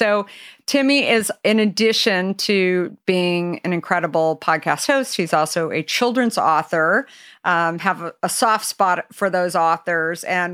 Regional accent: California, United States; being a Californian myself, I think he's got California somewhere in his sights along the way

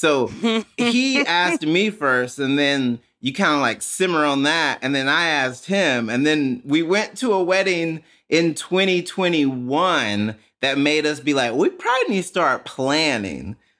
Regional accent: Mississippi, United States; since I grew up in Mississippi, like my Blackness was always like, okay, that's like, it's Mississippi is the blackest state.

